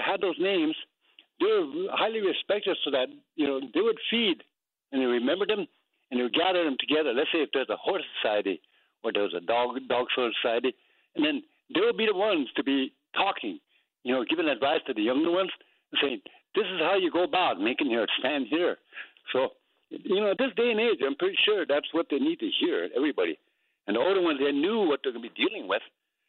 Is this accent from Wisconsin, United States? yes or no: no; South Dakota, United States; I'm from Cheyenne River Reservation.